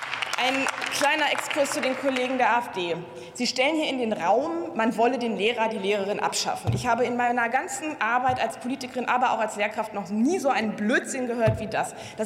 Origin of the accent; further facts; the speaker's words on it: Lower Saxony, Germany; Einige Bundesländer, wie zum Beispiel mein Heimatbundesland Niedersachsen